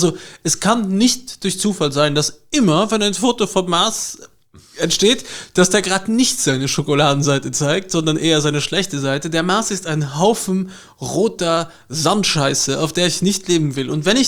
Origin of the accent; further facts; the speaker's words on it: East Germany, Germany; Wir sind auch aus dem Osten.